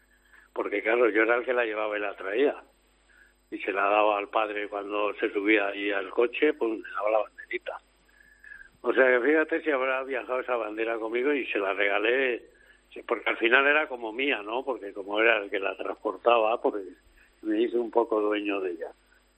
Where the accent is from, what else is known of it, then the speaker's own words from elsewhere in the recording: Pozuelo, Spain; en el taller de mi pueblo, en Pozuelo, un mecánico normal no lo hace